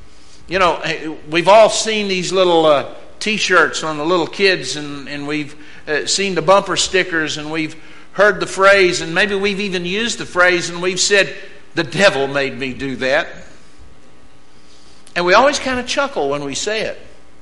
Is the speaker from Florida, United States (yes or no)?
no; Texas, United States; And I guess I'm just Texan enough and mean enough that I don't feel real bad when it happens.